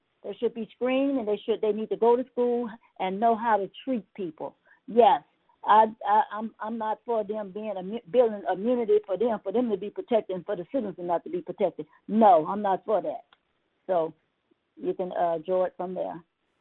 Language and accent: English; the South, United States; now in Bakersfield, United States; I'm calling from California, Bakersfield, California. My comment is that, yes, I've always had a phobia of police. I'm from originally from the South